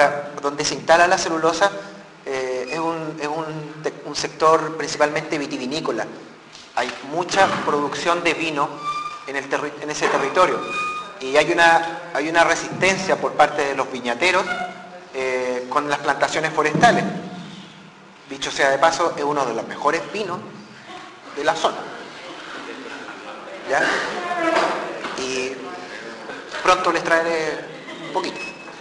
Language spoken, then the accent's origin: Spanish; Cobquecura, Ñuble, Chile; vengo de Copquecura, eso queda al sur de Santiago, al norte de Temuco. Yo vengo de Copquecura, es una zona que queda a 30 kilómetros al norte del río Itata.